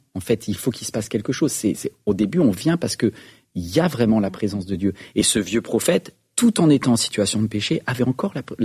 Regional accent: Brittany, France; Mais nous, on vient de Bretagne. Donc là, je parle de blanc.

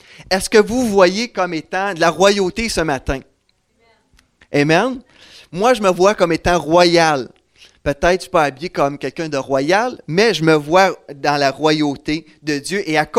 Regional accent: Canada; J'habite à Bromont, au Québec, au Canada, je suis Canadien

